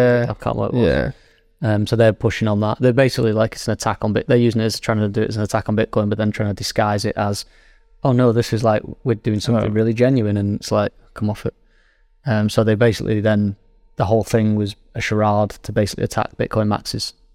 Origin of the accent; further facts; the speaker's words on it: United Kingdom; I'm British. I do things my way, Dave.